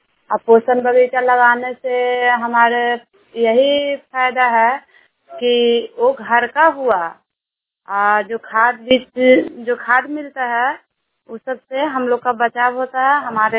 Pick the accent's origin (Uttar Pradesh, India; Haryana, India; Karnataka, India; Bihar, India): Bihar, India; Nagarnausa; मैं नगर नौसा के रहने वाली हूँ और मैं समूह में सीएफ के पद पे काम करती हूँ।